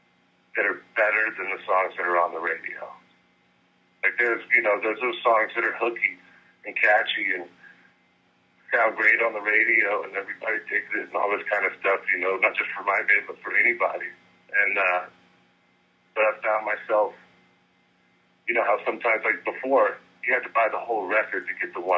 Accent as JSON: {"language": "English", "town": "Memphis", "region": "Tennessee", "country": "United States", "said": "We're from Memphis, so we're big … all old school greats."}